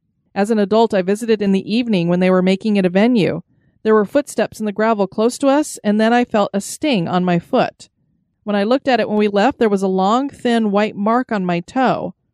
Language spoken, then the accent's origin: English; United States; And seriously, you got to check out Summit Avenue in St. Paul. My hometown is about 30 minutes east of there.